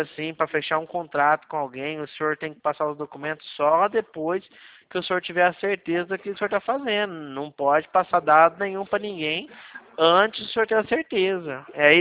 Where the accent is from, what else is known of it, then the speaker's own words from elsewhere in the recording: Mogi Guaçu, São Paulo, Brazil; Eu sou do estado de São Paulo. Sou de Mogi